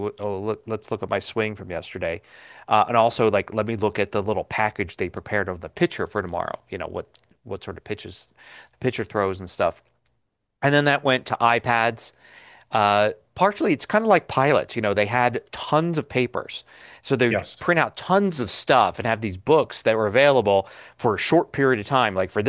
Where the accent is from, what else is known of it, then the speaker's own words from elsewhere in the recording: Philadelphia, Pennsylvania, United States; now in Colorado, United States; originally with the Phillies growing up in Philadelphia, and then the Rockies now that I live in Colorado.